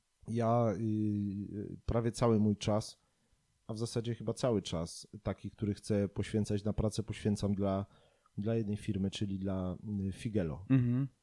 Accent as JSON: {"language": "Polish", "town": "Nowy Sącz", "region": "Lesser Poland", "country": "Poland", "said": "My jesteśmy z Nowego Sącza, on jest ze Starego."}